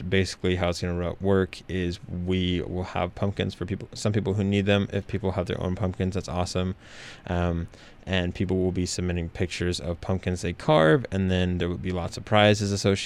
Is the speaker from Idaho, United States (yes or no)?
yes; Idaho Falls, Idaho, United States; I came to Pocatello for ISU. I was pretty close from Idaho Falls, but...